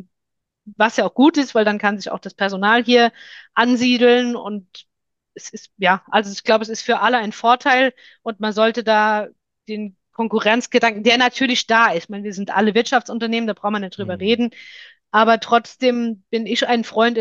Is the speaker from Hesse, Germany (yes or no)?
yes; Langenselbold, Hesse, Germany; Dann sind wir in Selwold, meine Heimatstadt ja